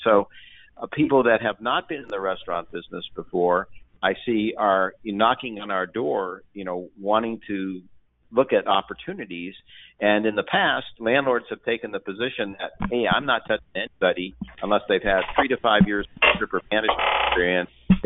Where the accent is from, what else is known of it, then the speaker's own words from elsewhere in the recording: San Francisco, California, United States; In fact, you know, I was raised in San Francisco, and that's where I started my business brokerage business